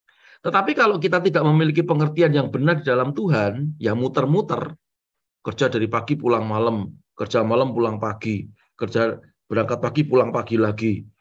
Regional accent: Java, Indonesia; saya orang Jawa

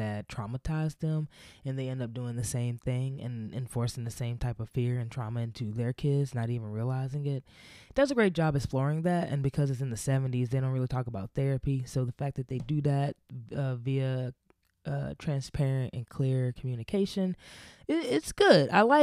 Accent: Nashville, Tennessee, United States; now in Atlanta, United States; growing up in Nashville, as pro-black as I am, as black as I am, and just as black as I am, I don't fuck with Nashville.

